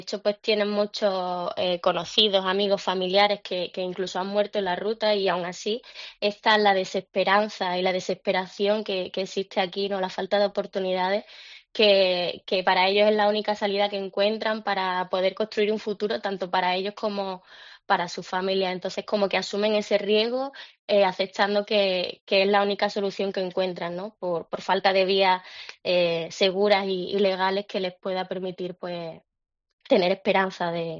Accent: Extremadura, Spain; now in Senegal; Bueno, tengo que decir que soy extremeña, ¿eh?

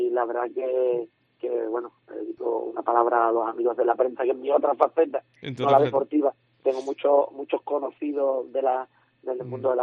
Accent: Cádiz, Andalusia, Spain; born there; also born or lived in San Fernando; now in Chiclana, Spain; yo nací en Cádiz, yo he estado viviendo en San Fernando muchísimos años. Cierto es que hace 5 años, 6 años ya va a ser, que me fui a vivir a Chiclana

